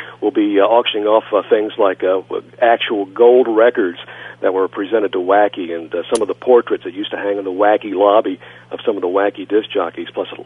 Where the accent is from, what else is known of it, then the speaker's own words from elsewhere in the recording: Lexington, Kentucky, United States; And I remember growing up in Lexington. Of course, during the day, I would listen to WLAP and WAKY.